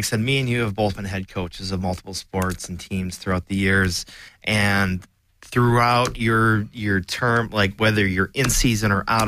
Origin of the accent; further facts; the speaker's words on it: Midwest, United States; And I'm from the Midwest, and I know how the winds get back there.